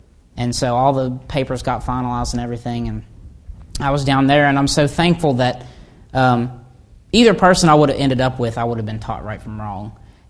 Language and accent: English; Wilkes-Barre, Pennsylvania, United States; But I was adopted at a young age, and I was a little baby, and I'm actually from Wilkes-Barre, Pennsylvania, if anybody knows where that is.